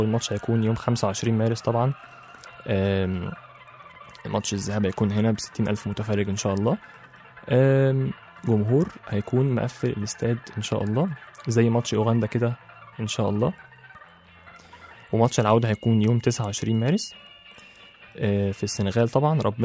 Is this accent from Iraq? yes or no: no; Upper Egypt, Egypt; أنا راجل صعيدي ولازم أخد حقي